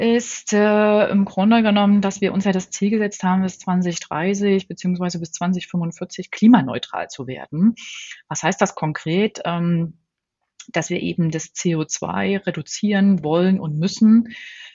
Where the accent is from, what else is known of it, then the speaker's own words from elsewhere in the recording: Leipzig, Saxony, Germany; Also, ich sag mal, ich liebe natürlich immer noch meine Heimatstadt. Ja, Leipzig ist eine fantastische Stadt